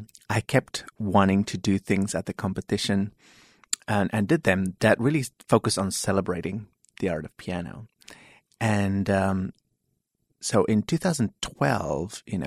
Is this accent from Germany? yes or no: no; Heidelberg, Gauteng, South Africa; now in United States; I grew up in Heidelberg, South Africa.